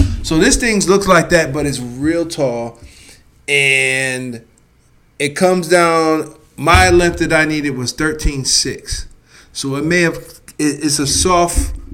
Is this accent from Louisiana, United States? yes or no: no; Cleveland, Ohio, United States; We're from Cleveland, right? I'm from Cleveland. He's from Erie, but the weather's still the same.